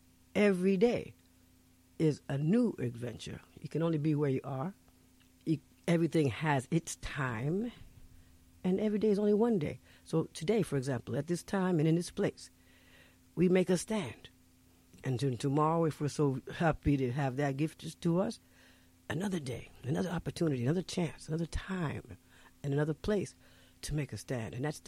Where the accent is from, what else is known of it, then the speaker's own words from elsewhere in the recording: New Rochelle, New York, United States; born there; also born or lived in Paris, France; Well, my family, actually, I was born in New Rochelle, New York. My husband is born in Congo. We met in Paris. I lived there for 10 years in the African community.